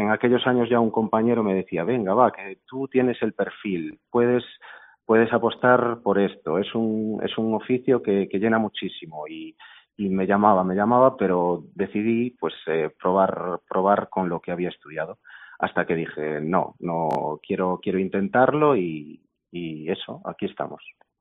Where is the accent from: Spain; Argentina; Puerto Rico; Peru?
Spain; Baio, Galicia; now in A Coruña, Spain; yo soy de Baio, de un pueblo de la Costa de la Morte. Tengo 31 años y actualmente estoy viviendo aquí en La Coruña con mi pareja.